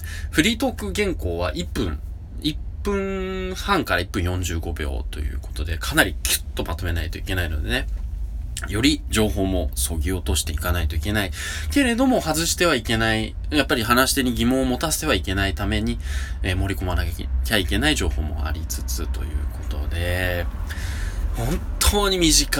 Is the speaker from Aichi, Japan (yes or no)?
yes; Nagoya, Aichi, Japan; 名古屋人としては普通っていう風にバッサリ切られまして